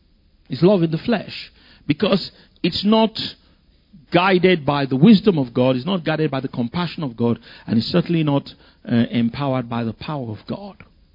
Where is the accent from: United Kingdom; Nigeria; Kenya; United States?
Nigeria; I came from Nigeria. I'm a nice Nigerian boy. You know, very conservative.